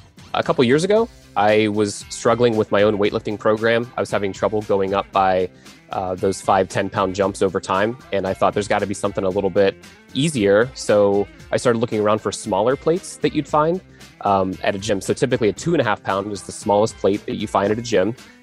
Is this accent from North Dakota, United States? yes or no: no; Pennsylvania, United States; I am from Pennsylvania